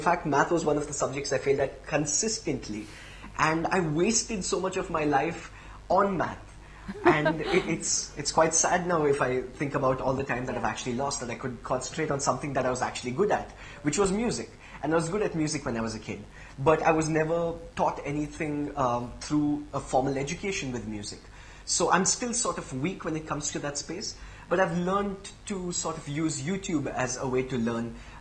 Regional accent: Bangalore, Karnataka, India; Well, so technically I'm from Bangalore. I am in Hyderabad to do a show.

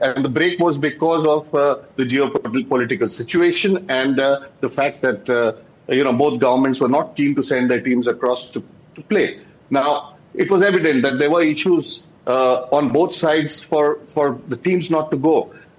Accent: India; I'm an Indian, and I have to respect that. I have to respect that I was an Indian first and then a cricketer.

